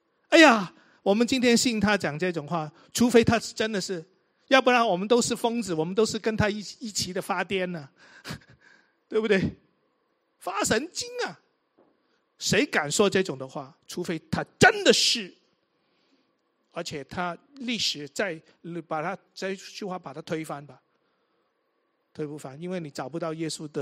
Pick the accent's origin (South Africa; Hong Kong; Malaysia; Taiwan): Hong Kong; born there; 我记得我自己在香港出生的，我很喜欢小时候放什么假我们都可以放的